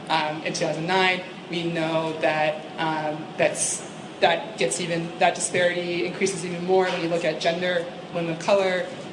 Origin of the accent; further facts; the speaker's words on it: North Carolina, United States; And my parents are immigrants, and they're in the South. I grew up in North Carolina.